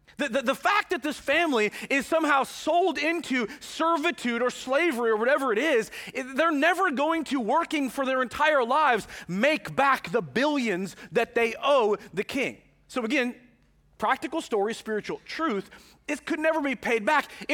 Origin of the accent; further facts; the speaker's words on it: Marysville, United States; I remember growing up in Marysville and the bulk food section at Market Foods where Grocery Outlet and Big Five are, okay, up in North Marysville.